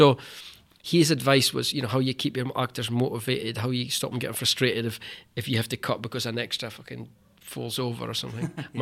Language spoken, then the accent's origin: English; Peterhead, Scotland, United Kingdom; I'm from Peterhead in Aberdeenshire. It doesn't really happen.